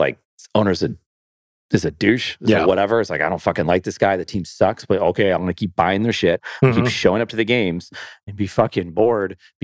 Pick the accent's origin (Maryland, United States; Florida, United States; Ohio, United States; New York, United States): New York, United States; Buffalo; We're very defensive. We're very ownership. We're like, I'm from Buffalo.